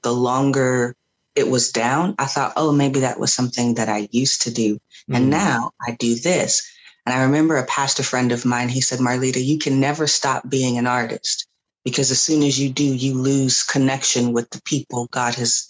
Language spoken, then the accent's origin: English; California, United States; So I am a choreographer from Southern California, and so have been doing that for about 20 years or so.